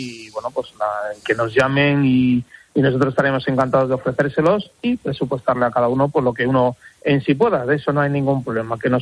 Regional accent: Galicia, Spain; a pesar de que somos gallegos, podemos disfrutar de arroces

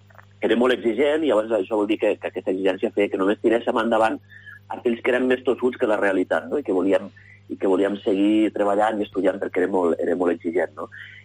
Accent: Lleida, Catalonia, Spain; Doncs jo vaig néixer a Lleida, evidentment. A Lleida vaig créixer de petit entre el barri de la Mariola, on vivien, jo encara viuen els meus pares, i també amb el carrer Acadèmia, on era la casa de la meva iaia

